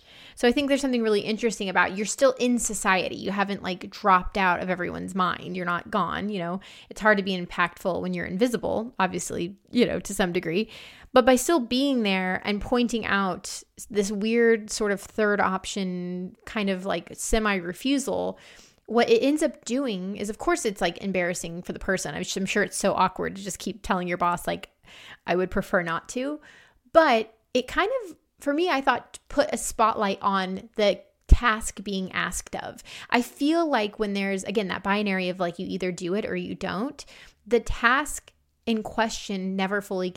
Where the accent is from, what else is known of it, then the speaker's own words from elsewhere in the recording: United States; it pointed out a lot of my water, quote unquote, as an American.